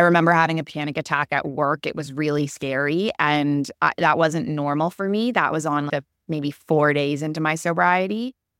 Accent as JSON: {"language": "English", "country": "Canada", "tie": "born or raised there", "said": "I grew up in Canada, which had a really similar culture, I think, to the drinking culture in the UK"}